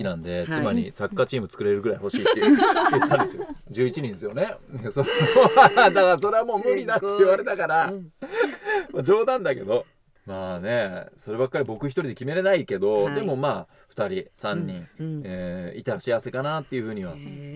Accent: United Kingdom; 僕ねもうあのイギリス人だから親父が紅茶を飲むんですよ毎日。

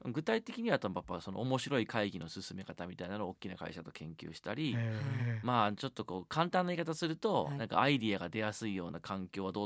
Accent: Fukui, Japan; あと地元福井なんですけど

